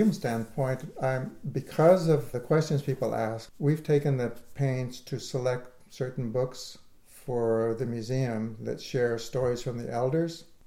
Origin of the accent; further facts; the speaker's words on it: California, United States; I'm from Amamutsun culture, but also intertribal culture